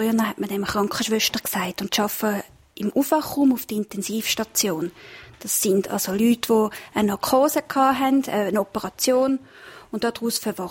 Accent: Switzerland; Bei uns in der Schweiz haben wir ja den grossen Vorteil im Vergleich zu den USA, dass wir verschiedene Parteien haben.

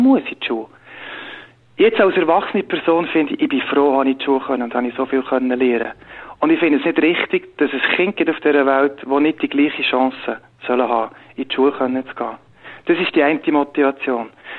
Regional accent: Switzerland; Und es ist sicher weniger organisiert als bei uns in der Schweiz.

